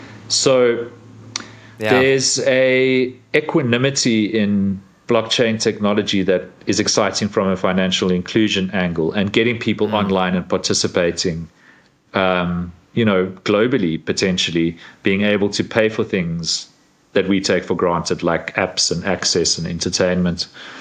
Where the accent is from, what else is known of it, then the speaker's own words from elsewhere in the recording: South Africa; in my home country of South Africa